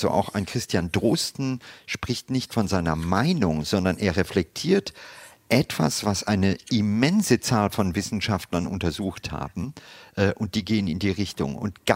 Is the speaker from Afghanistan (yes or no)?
no; Luxembourg; ich bin Luxemburger von der Nationalität her.